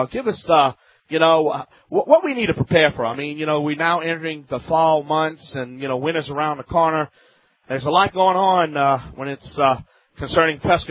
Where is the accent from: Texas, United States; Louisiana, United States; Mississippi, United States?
Louisiana, United States; New Orleans; from New Orleans, Louisiana, my hometown